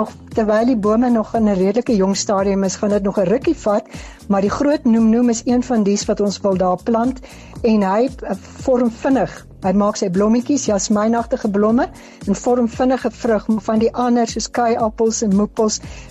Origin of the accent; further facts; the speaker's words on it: Pretoria, Gauteng, South Africa; beide my man en ek het in Pretoria groot geword en Magnolia Dal was deel van ons alledaagse lewe gewees. Ek was in Groenkloof en my man het bo op Makkelneek se rand gebly.